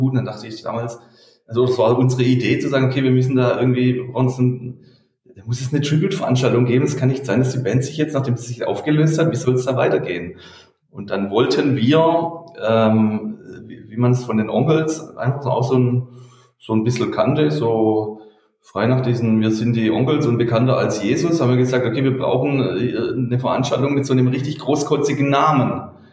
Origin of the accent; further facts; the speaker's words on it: Baden-Württemberg, Germany; Und da ich selber aus einer Region komme, hier bei uns in Süddeutschland, aus dem völlig unbekannten, dem einen oder anderen, mag ich es was sagen, Hohenlohe-Kreis, ein bisschen ländlicher Bereich